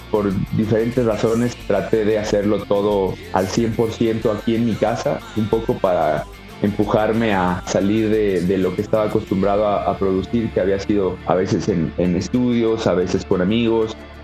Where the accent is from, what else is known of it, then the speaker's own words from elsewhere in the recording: San Luis Potosí, Mexico; Yo soy de San Luis Potosí